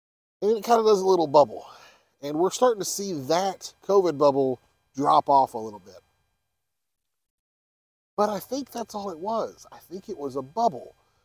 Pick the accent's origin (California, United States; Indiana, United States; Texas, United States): Texas, United States; I grew up in Texas, where everything is private land.